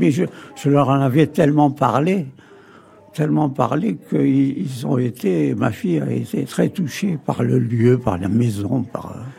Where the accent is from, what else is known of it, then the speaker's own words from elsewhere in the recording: Guelma, Guelma Province, Algeria; born there; je suis né en 1936 à Guelma, qui est l'est de l'Algérie. Et ma famille est originaire de deux régions différentes, deux pays différents, c'est-à-dire du côté de mon père, c'est l'Italie et la Calabre